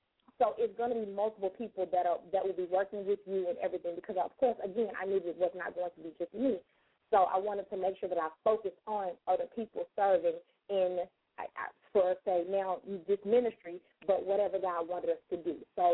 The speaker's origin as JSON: {"language": "English", "town": "Memphis", "region": "Tennessee", "country": "United States", "said": "Y'all know I'm from Memphis, so I had to get it out."}